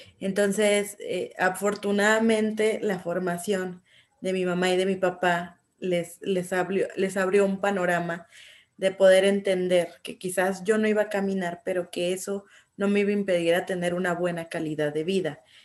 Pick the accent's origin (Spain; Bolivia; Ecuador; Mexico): Mexico; Guadalajara, Jalisco; yo soy originaria de Guadalajara, aquí es donde he vivido. De repente trabajo con otros estados o en otras ciudades, pero aquí me paso la mayor parte del tiempo. Tengo 31 años de edad